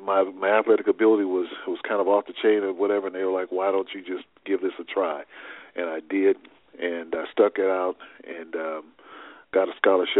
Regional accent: Las Vegas, Nevada, United States; lifestyle that I grew up with in Las Vegas, Nevada.

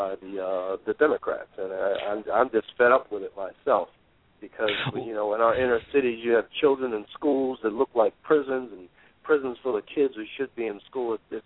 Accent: Connecticut, United States; Again, I grew up in Connecticut. I was born and raised here, graduate of one of the state universities, Southern Connecticut State University in New Haven, where Yale is also located.

